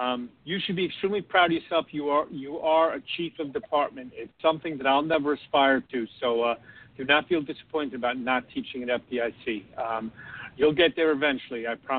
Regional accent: New York, United States; I'm an East Coast guy. I grew up in New York.

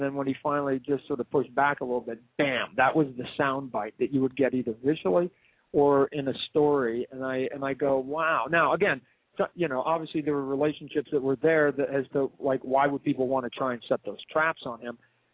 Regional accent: Canada; now in United States; You know, we live in America, right? Anybody's allowed to sue anybody over anything. I've found, as a Canadian guy, I found that to be one of the truisms

